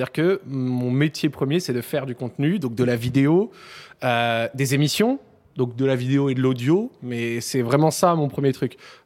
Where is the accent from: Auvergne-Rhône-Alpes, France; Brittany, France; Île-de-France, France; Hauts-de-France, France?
Auvergne-Rhône-Alpes, France; Lyon; Et en tant que Lyonnais, c'est-à-dire que je suis né à Lyon